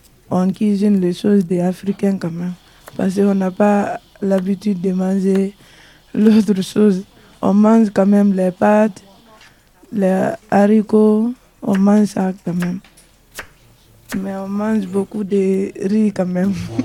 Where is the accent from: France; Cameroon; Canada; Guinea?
Guinea; Je viens de la Guinée-Conakry.